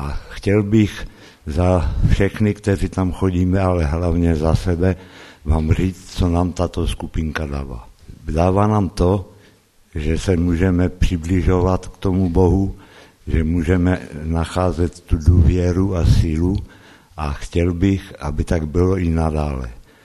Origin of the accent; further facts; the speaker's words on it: Český Těšín, Moravian-Silesian Region, Czechia; jsem z Českého Těšina a chodím na skupinku na Betel Český Těšin.